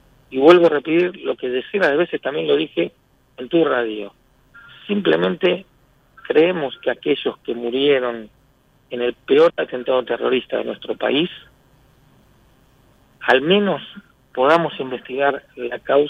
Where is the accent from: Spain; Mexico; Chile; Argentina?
Argentina; como argentinos y como comunidad judía